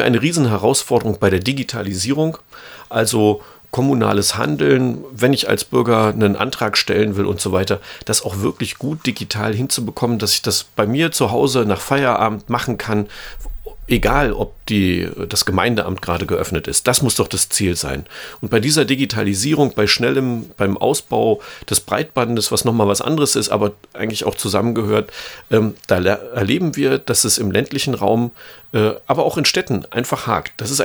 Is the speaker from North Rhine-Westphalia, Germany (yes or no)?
no; Brandenburg, Germany; ich bin in der Nähe von Berlin aufgewachsen